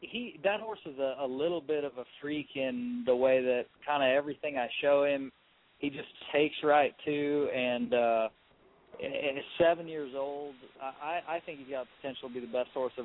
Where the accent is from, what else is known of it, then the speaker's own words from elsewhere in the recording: California, United States; we're both originally from California. We grew up probably 25 miles apart